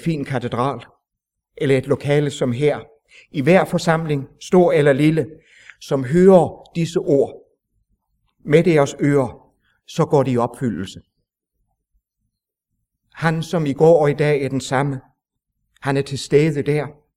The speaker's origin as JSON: {"language": "Danish", "region": "Region of Southern Denmark", "country": "Denmark", "tie": "born or raised there", "said": "I Sønderjylland, der hvor jeg er vokset op, der havde vi i min drengeår en kær forkynder."}